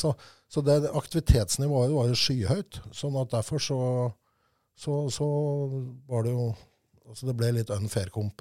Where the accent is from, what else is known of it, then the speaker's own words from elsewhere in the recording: Stabæk, Akershus, Norway; Jeg 62, født i 62. Det liksom det ene året man kan si det. Fra Stabæk. Født og oppvokst på Krokevollen.